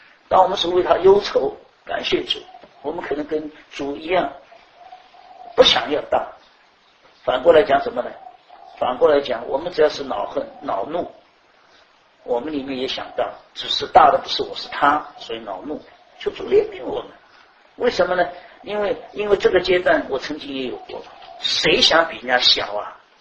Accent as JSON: {"language": "Chinese", "region": "Shanghai", "country": "China", "said": "像我们上海人，江北来的是什么？他是江北来的，那是一种贬义词。"}